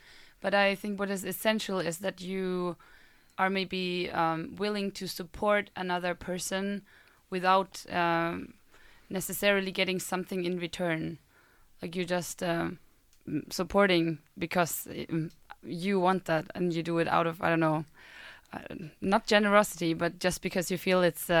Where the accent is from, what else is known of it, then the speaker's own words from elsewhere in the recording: Germany; English is a second language; because I am a German student that studied here in a program that was international and taught in English